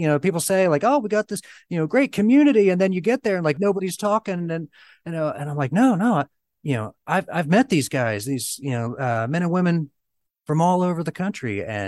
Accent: Ohio, United States; I've been investing in my hometown. It's a small area of Southern Ohio.

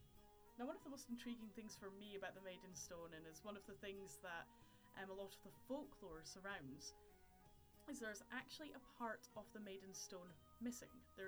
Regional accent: Scotland, United Kingdom; This is because I am Scottish myself

